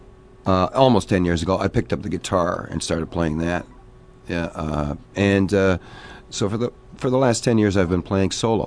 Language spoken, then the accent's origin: English; Toronto, Ontario, Canada; they were actually performing in Toronto, which is my hometown, Toronto, Ontario, Canada